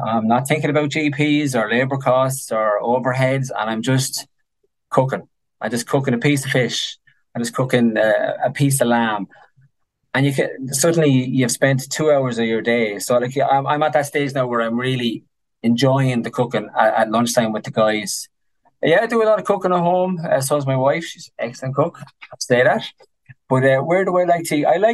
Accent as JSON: {"language": "English", "country": "Ireland", "said": "But yeah, I like to eat and drink. Being Irish."}